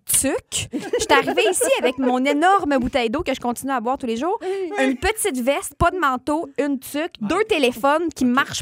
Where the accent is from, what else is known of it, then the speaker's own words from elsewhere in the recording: Quebec City, Quebec, Canada; now in Boucherville, Canada; Et moi, j'habite à Boucherville. La station est à Laval. Et moi, là, je viens de Québec, puis je suis jamais venue de l'autre bord de Montréal.